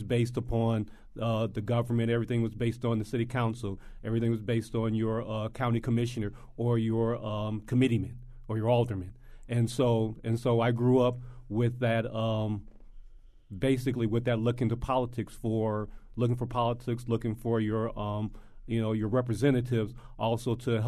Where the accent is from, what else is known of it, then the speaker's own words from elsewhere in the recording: Chicago, Illinois, United States; Well, I grew up in Chicago. Mm. And basically, I grew up where politics was everything.